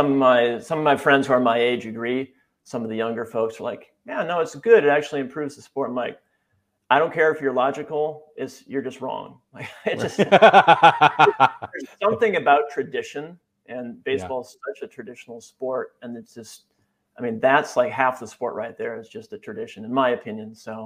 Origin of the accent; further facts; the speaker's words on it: Wisconsin, United States; also born or lived in San Francisco Bay Area; I grew up in Wisconsin. So like it's kind of dyed in the wool.